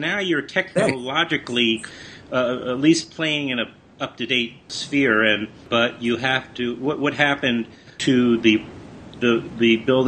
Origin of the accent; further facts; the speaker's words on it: New York, United States; Now, as a New Yorker, as a person from that bases themselves in Brooklyn